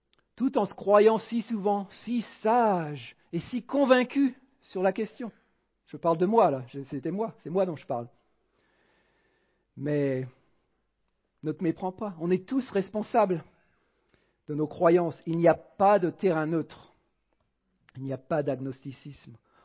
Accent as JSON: {"language": "French", "country": "France", "tie": "born or raised there", "also_born_or_lived": "United States", "said": "malgré mes 20 ans aux États-Unis, j'ai grandi en France, donc je sais ce que c'est de grandir ici."}